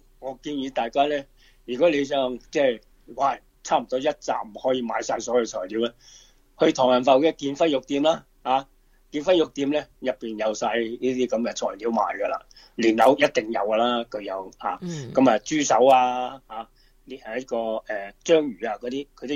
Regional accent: Guangdong, China; 尤其是我们广东人呢，即是广东菜来讲呢，真是物尽其用

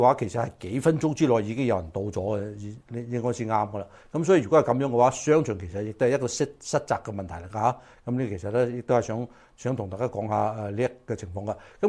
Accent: United States; 不過我係美國人 ，OK， 咁曾經喺大陸住過

